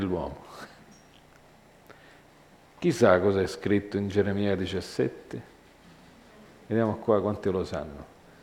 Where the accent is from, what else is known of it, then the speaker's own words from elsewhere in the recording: Bocale, Calabria, Italy; Io quando ero piccolo, a Bocale